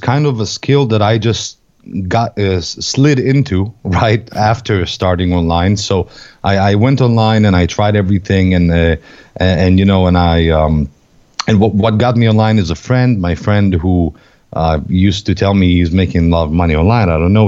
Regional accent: Israel; I'm from Israel.

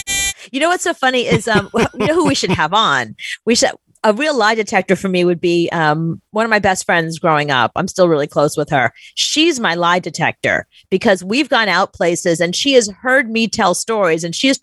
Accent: New York City, New York, United States; Like, I came from New York City. I wasn't much of a driver.

